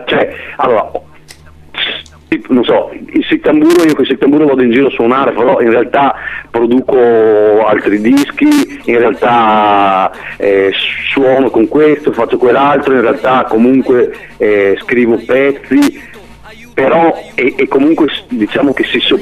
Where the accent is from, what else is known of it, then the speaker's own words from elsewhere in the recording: Pordenone, Friuli-Venezia Giulia, Italy; Sì. No, noi siamo di Pordenone.